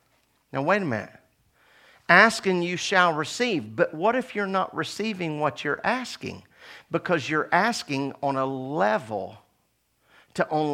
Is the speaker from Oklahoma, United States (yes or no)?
yes; Oklahoma, United States; I'm from Oklahoma, born and raised, in which we still pay our landscapers more than our educators.